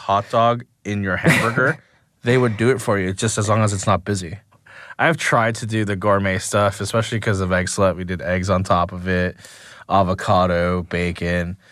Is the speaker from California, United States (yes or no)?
yes; Pico Rivera, California, United States; I grew up in Pico Rivera, but by the time my parents moved to San Marino, I was going to college out here on the west side